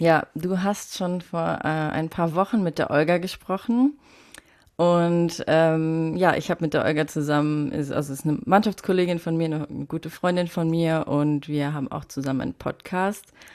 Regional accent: Saarland, Germany; Ich bin 26 und ich komme aus dem Saarland ursprünglich

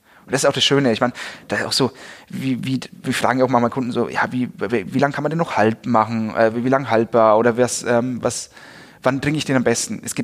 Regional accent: Bavaria, Germany; Also das merke ich halt als Franke auch, weil wir als Franken, wir sind ja immer schon die Underdogs.

